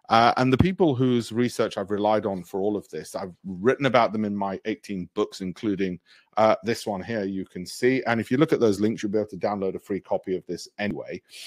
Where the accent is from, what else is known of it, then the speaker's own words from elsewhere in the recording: Leeds, Yorkshire and the Humber, United Kingdom; I went to school in Pudsey, so right next to I was born in Leeds.